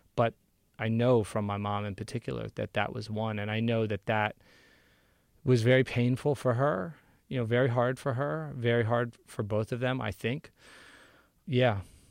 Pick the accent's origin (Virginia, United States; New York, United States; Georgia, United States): Georgia, United States; Atlanta; Because the amazing thing about growing up in Atlanta is there's no one way to be Black in Atlanta, right?